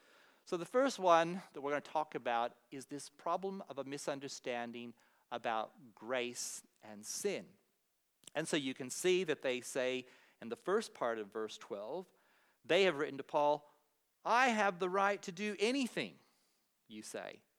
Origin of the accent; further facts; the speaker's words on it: United States; moved away; when I was growing up in the States as a teenager